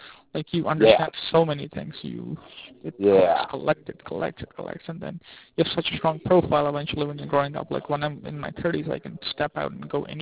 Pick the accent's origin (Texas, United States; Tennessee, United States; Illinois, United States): Illinois, United States; Rockford; moved away as an adult; now in New York, United States; I came from Rockford to New York about 4 years ago, and I signed up with these guys.